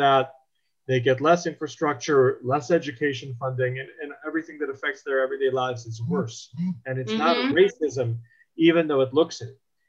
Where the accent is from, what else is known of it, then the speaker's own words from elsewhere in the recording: Chicago, Illinois, United States; But I'm from Chicago.